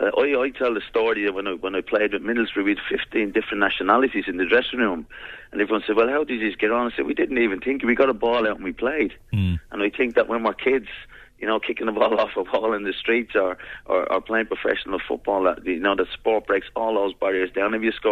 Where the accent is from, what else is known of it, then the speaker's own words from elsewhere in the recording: Dublin, Leinster, Ireland; moved away; I moved away from Dublin 20 years ago. I'm Dublin and I'm very, very proud. And there wasn't a lot of black faces around when I was growing up as a kid in the Ballybock area, Clonliffe Road area. And now I come home to Dublin, and I'm in Dublin quite a bit now